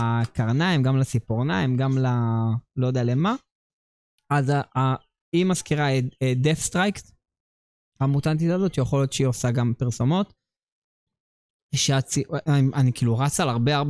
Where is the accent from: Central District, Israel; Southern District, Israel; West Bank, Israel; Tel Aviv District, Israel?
Tel Aviv District, Israel; Bat Yam; כשאני הייתי קטן, אז... הייתי הולך לארקייד בקיון בת ים